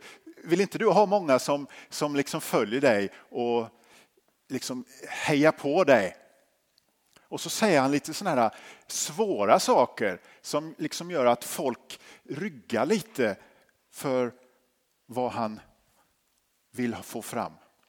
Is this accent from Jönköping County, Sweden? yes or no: yes; Habo, Jönköping County, Sweden; När jag växte upp i Habo, ungefär 13-14 mil härifrån